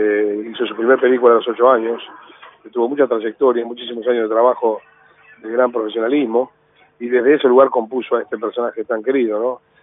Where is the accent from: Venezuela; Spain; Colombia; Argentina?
Argentina; Buenos Aires; La melancolía es un síntoma que uno tiene permanentemente, ya como porteño y como actor y comediante o cómico también te pasa más